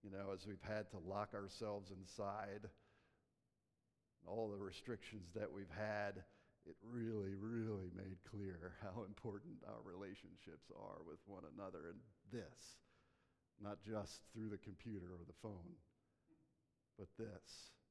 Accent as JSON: {"language": "English", "town": "Hershey", "region": "Pennsylvania", "country": "United States", "tie": "born or raised there", "said": "So, as Barry said, I grew up in Hershey, Spring Creek congregation there"}